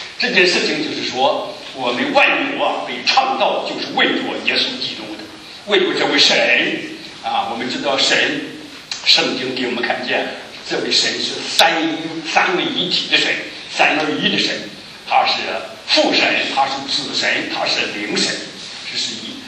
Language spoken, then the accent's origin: Chinese; China